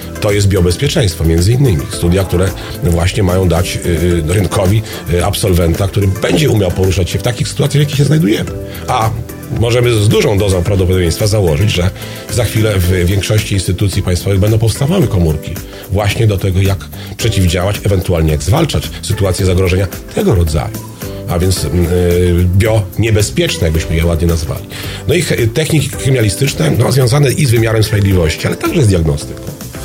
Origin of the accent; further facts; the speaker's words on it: Zamość, Lublin Voivodeship, Poland; Pochodzę z miasta bardzo podobnego do Puław, to moim rodzinnym miastem jest Zamość. W tym samym województwie, choć gdzie indziej położone